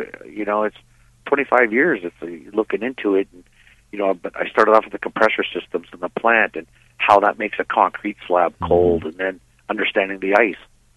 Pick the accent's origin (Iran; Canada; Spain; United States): Canada; Windsor, Ontario; also born or lived in Alberta; But Windsor's home. It's, you know, I was born in Alberta when my parents first immigrated to Canada. We immigrated right to Alberta, Western Canada, and then my dad landed a job for Chrysler. That's how we ended up in Windsor.